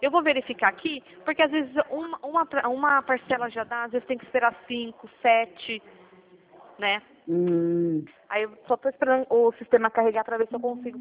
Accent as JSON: {"language": "Portuguese", "town": "Piracicaba", "region": "São Paulo", "country": "Brazil", "said": "Não, eu sou aqui de Piracicaba, interior de São Paulo. Queria eu morar no Guarujá."}